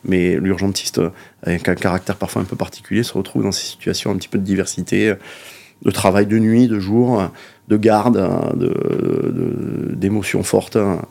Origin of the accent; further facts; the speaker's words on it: Narbonne, Occitanie, France; also born or lived in Toulouse; Enfin, moi, je suis né Toulousain. Donc, voilà, mais j'ai grandi à Narbonne, je suis méditerranéen.